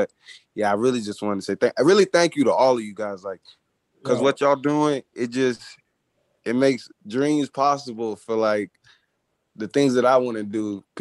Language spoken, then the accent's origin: English; Atlanta, Georgia, United States; But I'm from Atlanta.